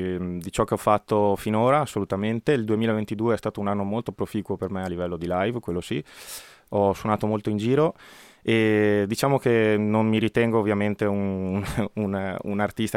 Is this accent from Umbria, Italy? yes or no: no; Agordo, Veneto, Italy; io vengo appunto da Agordo, da un paesino dove questo tipo di musica diciamo che non è mai esploso nelle orecchie di tutti